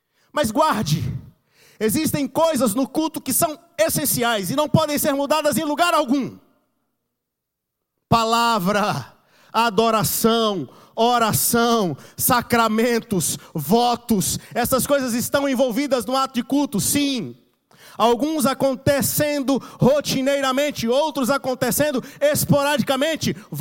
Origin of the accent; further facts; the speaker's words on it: Bahia, Brazil; porque eu vim da Bahia, ia querer que o louvor fosse mais o quê? Axé.